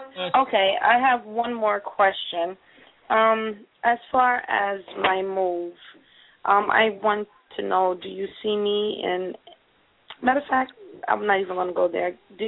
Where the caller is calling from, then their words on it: New York City, New York, United States; I'm calling from the Bronx, New York.